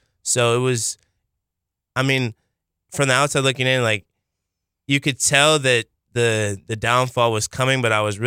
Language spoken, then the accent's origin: English; Philadelphia, Pennsylvania, United States; born there; now in Hawaii, United States; Yeah, so I was born in Philadelphia, and before we moved out here to Hawaii